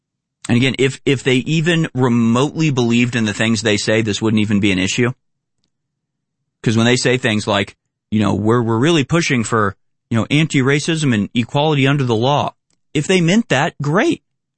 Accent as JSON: {"language": "English", "country": "United States", "said": "which, you know, as an American, that's just, you know, it never goes well and never go right."}